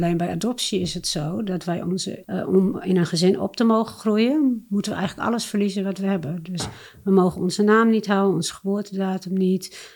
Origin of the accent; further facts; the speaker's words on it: Friesland, Netherlands; also born or lived in India; Ik ben geboren in India en door adoptie in Friesland opgegroeid.